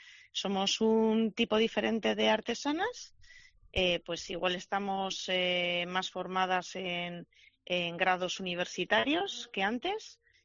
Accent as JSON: {"language": "Spanish", "town": "Bilbao", "region": "Basque Country", "country": "Spain", "said": "obviamente la mayoría somos de Vizcaya, pero un 28% de los totales somos de Bilbao."}